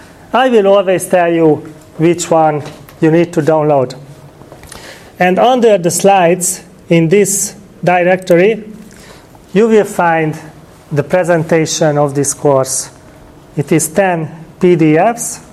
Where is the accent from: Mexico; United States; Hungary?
Hungary; Debrecen, Hajdú-Bihar; I am back in Hungary and I teach there at the university. So this is my country. Budapest is the capital, and I come from Debrecen, which is the second largest city in Hungary. The population is about 300,000 people